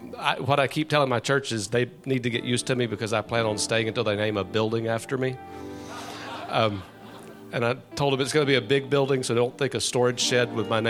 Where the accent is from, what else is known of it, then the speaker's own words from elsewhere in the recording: Louisiana, United States; I was raised in Louisiana